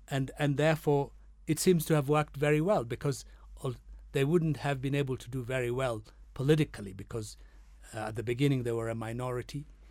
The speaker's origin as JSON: {"language": "English", "region": "Western", "country": "Kenya", "tie": "born or raised there", "also_born_or_lived": "Nairobi", "said": "I didn't grow up in Northern Kenya. I grew up in... I'm from Nairobi, and I grew up in Western Kenya."}